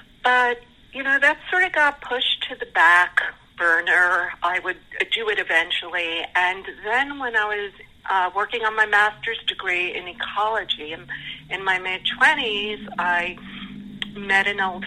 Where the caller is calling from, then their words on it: San Marcos, Texas, United States; I am in San Marcos, Texas, which is just west of San Marcos, Texas, which is between Austin and San Antonio.